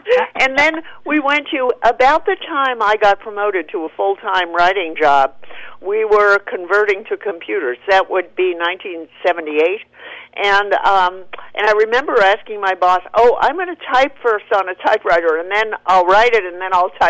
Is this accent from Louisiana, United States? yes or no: no; New York, United States; You know, I grew up in New York